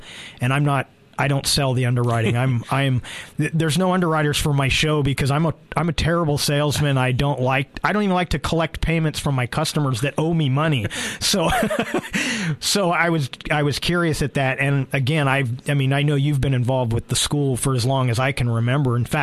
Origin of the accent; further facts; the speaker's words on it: California, United States; I grew up in the Bay Area, and I was a huge fan of Bill King.